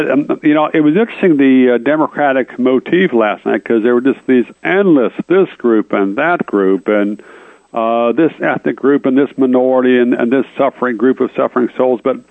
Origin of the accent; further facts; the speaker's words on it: Virginia, United States; also born or lived in Iowa; Hey, but I was raised in the mountains of Virginia, okay, and I was born in Iowa.